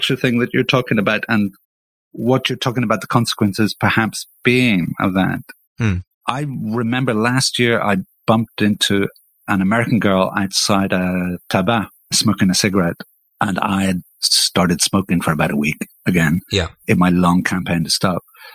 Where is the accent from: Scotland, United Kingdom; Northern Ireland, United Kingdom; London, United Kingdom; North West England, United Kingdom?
Northern Ireland, United Kingdom; Belfast; I grew up in Belfast, you know, back in the day